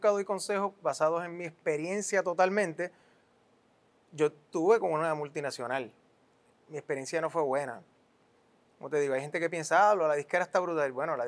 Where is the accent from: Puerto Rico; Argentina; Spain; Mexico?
Puerto Rico; Acá se casaron, acá nos tuvieron a nosotros, somos cuatro. Y yo donde crecí fue acá, o sea, yo soy boricua. Pero, bueno, tengo la ciudadanía española